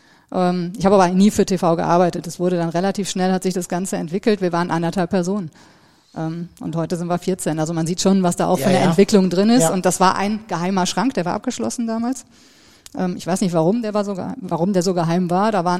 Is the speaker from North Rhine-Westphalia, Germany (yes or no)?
yes; Bonn, North Rhine-Westphalia, Germany; Grundschule, noch im Bonner Raum. Ich bin in Bonn geboren und dort auch zur Schule gegangen, dort aufgewachsen. Danach ins Gymnasium in Bonn